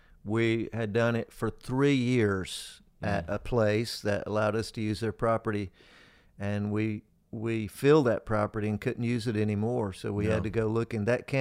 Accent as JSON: {"language": "English", "region": "Georgia", "country": "United States", "said": "I'm from Georgia."}